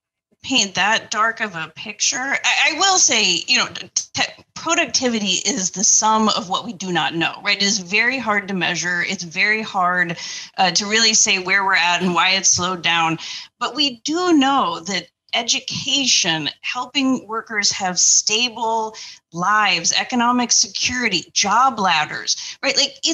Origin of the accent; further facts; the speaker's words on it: Indiana, United States; So, yeah, no, I grew up in Indiana. I'm not a political person.